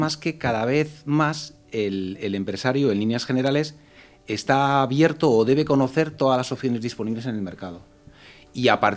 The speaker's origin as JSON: {"language": "Spanish", "town": "Madrid", "region": "Community of Madrid", "country": "Spain", "moved": "as an adult", "lives_now": "Valencia, Spain", "said": "Yo soy un madrileño que se vino a Valencia hace 6 años. Me considero valenciano de adopción."}